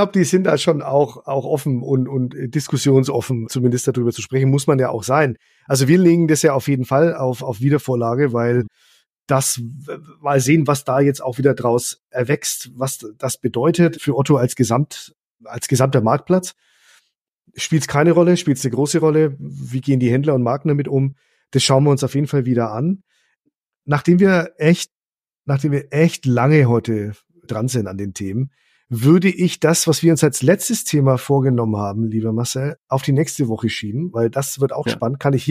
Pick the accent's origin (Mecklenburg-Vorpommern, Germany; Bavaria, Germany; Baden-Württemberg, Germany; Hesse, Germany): Bavaria, Germany; ich komme ja auch noch aus Franken